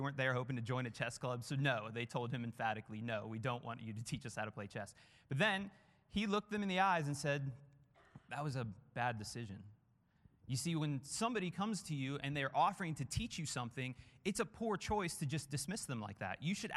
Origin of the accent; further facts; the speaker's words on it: Ireland; I am Irish, actually. Believe it or not, I am half Irish, half Arabic.